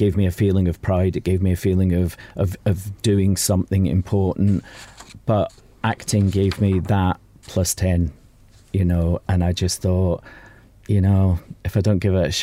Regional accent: Glasgow, Scotland, United Kingdom; accent: Glaswegian; I'd come out with this Glaswegian accent and they'd be like, where the hell are you from, you know? So I wanted to stay in Glasgow, to be honest, and do it, make it there.

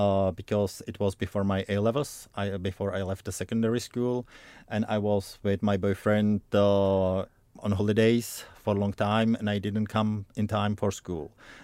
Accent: Prague, Czechia; I am from Prague, directly from the old town.

